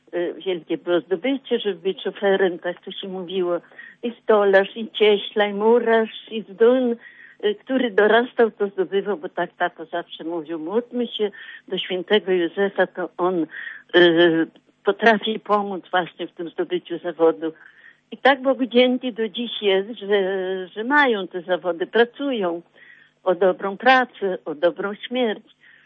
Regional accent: Świdnica, Lower Silesian Voivodeship, Poland; tak jak u mnie w Świdnicy, święty Józef z dzieciątkiem, bo jestem z tej parafii

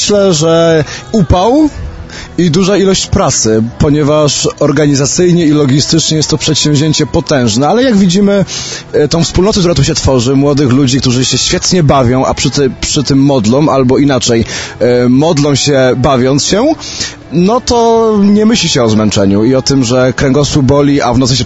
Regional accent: Biecz, Lesser Poland, Poland; Pochodzę z Biecza, z parafii Bożego Ciała.

